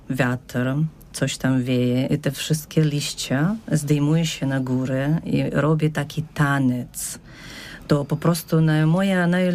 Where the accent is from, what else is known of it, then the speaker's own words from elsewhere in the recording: Kyiv, Ukraine; now in Poland; Przywiało mnie z Ukrainy, z bardzo pięknego miejsca. Nazywa się to Kijów. I to jest mój domek